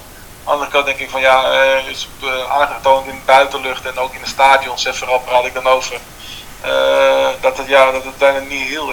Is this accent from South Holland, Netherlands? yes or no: no; Almere, Flevoland, Netherlands; Nou, omdat ik ben in Almere geboren. Dus dat is een belangrijk punt natuurlijk. Nou, mijn ouders woonden echt 5 minuten vandaan.